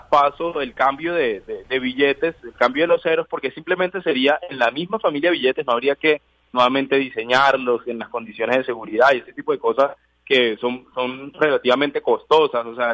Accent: Valledupar, Cesar, Colombia; Es de mi ciudad, yo soy de Valledupar.

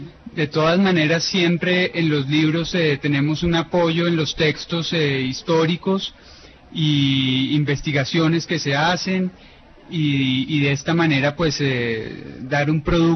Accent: Bogotá, Colombia; Yo siendo bogotano, todos los días me sorprendo con algunas cosas.

